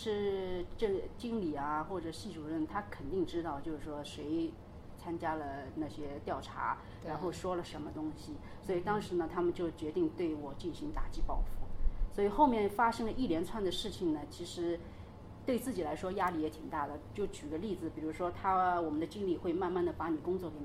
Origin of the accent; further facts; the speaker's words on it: China; 我们中国人而且有一个习惯